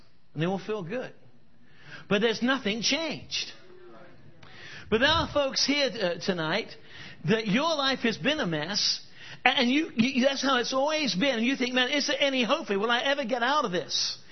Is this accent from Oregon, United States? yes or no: yes; Oregon, United States; Because I grew up, although I'm English, I grew up in Oregon.